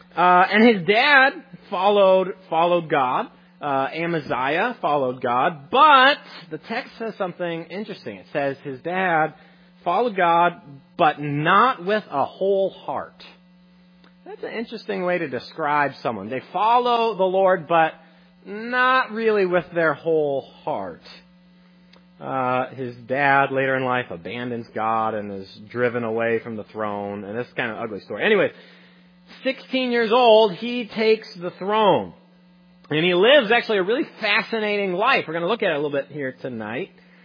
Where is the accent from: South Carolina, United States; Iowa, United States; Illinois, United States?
Iowa, United States; Council Bluffs; also born or lived in Omaha; I grew up in Council Bluffs. In Omaha, really, there was the October snowstorm.